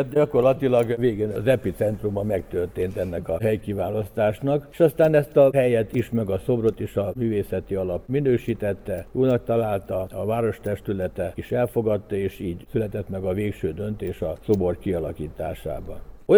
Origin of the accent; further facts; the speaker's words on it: Debrecen, Hajdú-Bihar, Hungary; also born or lived in Gáborján; Debreceni lévén itt éltem le az életemet, bár nem Debrecenben születtem, közel Debrecenhez egy kis faluban, Gáborjánban, de diák éveimet, bár itt töltöttem, és azóta itt élek Debrecenben